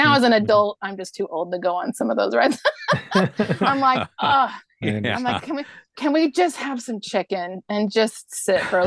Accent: Yorba Linda, California, United States; I am fourth generation Orange County. Great. And I was born in Yorba Linda and raised mostly in Yorba Linda, went to high school in Fullerton, and then lived in Fullerton for about 25 years.

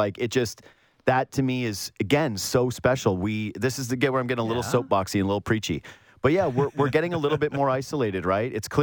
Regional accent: Canada; I can't remove myself from being Canadian.

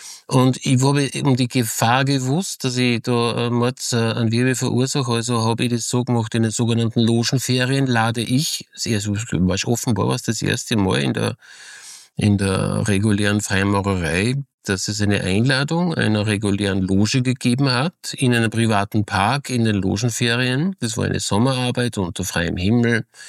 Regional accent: Salzburg, Austria; ich bin ein Salzburger Lokalredakteur, der über Essen schreibt

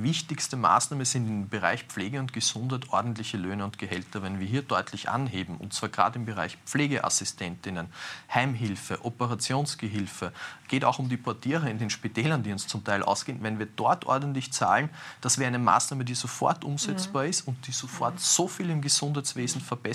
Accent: Lower Austria, Austria; in meinem Heimatbundesland in Niederösterreich

